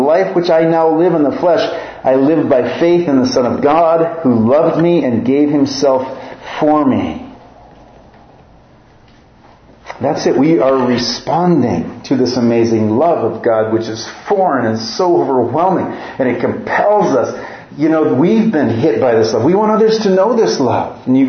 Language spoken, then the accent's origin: English; Minnesota, United States; accent: Minnesota; I grew up in Minnesota, so I've kind of lost the Minnesota accent, but grew up in northern Minnesota